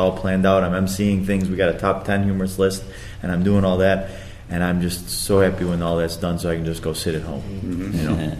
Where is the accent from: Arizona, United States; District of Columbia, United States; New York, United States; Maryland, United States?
New York, United States; Syracuse; now in Buffalo, United States; I'm originally from Syracuse, New York, which is remarkably a hotbed of martial arts.